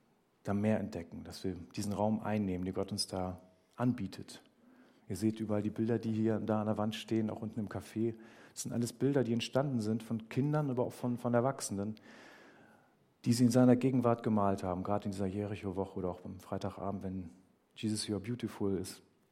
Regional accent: Northern Germany, Germany; Und wir sind da nicht so sehr orientalisch als Deutsche, als Norddeutsche, aber es geht auch.

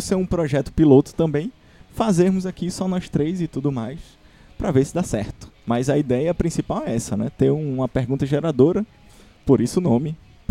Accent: Pernambuco, Brazil; now in Fortaleza, Brazil; A gente é de Pernambuco e viemos aqui pra Fortaleza.

